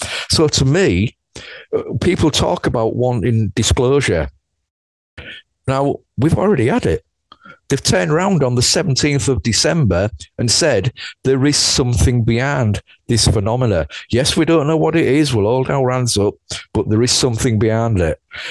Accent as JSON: {"language": "English", "region": "England", "country": "United Kingdom", "said": "I'm English, we pronounce it Kane, I'm afraid."}